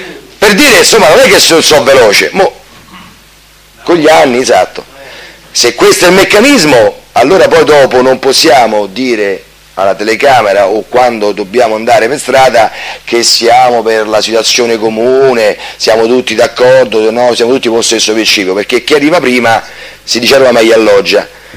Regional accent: Rome, Lazio, Italy; Però poi siamo italiani, siamo romani, siamo, tra virgolette, furbi

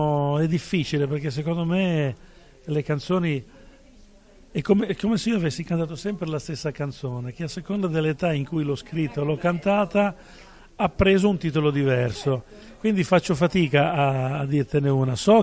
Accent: Liguria, Italy; born there; non tanto per il fatto che io sia nato in Liguria

